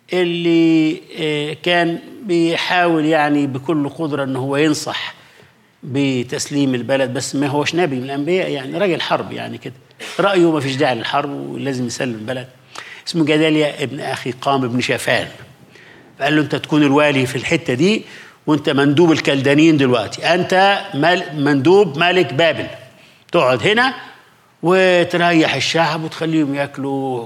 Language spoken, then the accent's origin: Arabic; Egypt; في مثل عندنا في مصر كده